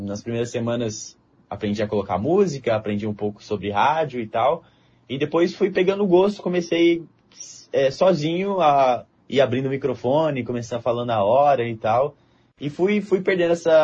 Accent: Terra Boa, Paraná, Brazil; eu sou de Terra Boa

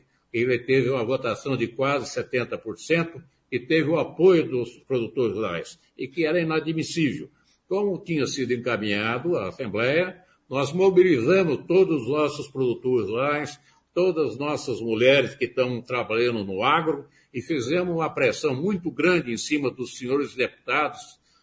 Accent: Brazil; Mas vamos aí, nós somos brasileiros, acreditamos no nosso futuro e vamos em frente.

